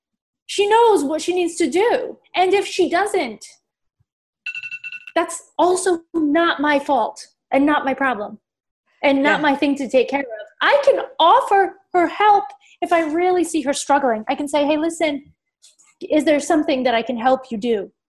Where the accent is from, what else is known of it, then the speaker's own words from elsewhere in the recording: Fall River, Massachusetts, United States; I grew up in Fall River, like drugs, gangs, all of it.